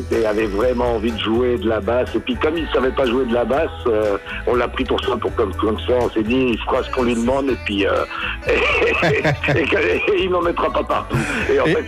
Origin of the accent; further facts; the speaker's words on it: Brittany, France; Je crois que quand on est breton et quand on est à la pointe, on sait très bien que de toute façon c'est un choix de vie.